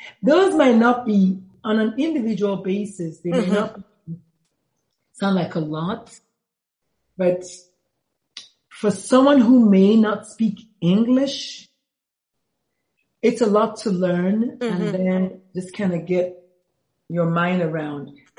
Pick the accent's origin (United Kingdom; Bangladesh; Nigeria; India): Nigeria; moved away as an adult; now in United States; Yes, I went to medical school. I did everything, including medical school in Nigeria. So yes, came to the U.S.